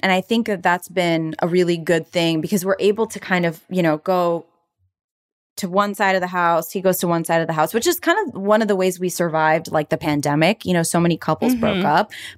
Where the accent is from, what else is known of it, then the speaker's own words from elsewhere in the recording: Florida, United States; My husband's from Iowa. I'm from Florida.